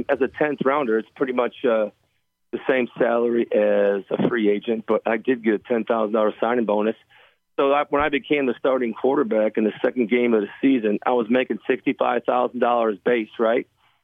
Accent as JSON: {"language": "English", "town": "Buffalo", "region": "New York", "country": "United States", "tie": "born or raised there"}